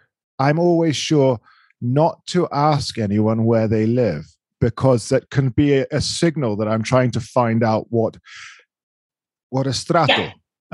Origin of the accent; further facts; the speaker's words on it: London, United Kingdom; I'm from London, and England is a very classist society.